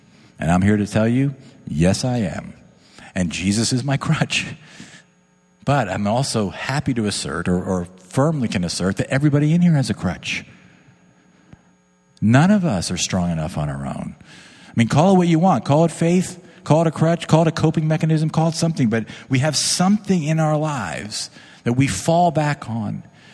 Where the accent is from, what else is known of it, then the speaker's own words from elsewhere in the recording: New Jersey, United States; I grew up in the Jersey Shore